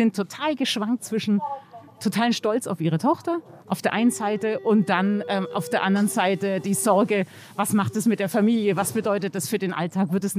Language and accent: German; Bavaria, Germany; Ich bin Bayerin